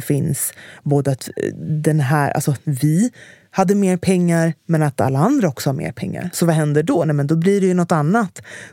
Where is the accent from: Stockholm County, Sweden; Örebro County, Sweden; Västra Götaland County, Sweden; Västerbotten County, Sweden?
Stockholm County, Sweden; Stockholm; jag växte upp i Enskededalen och alla vi barn gick i skolan i stan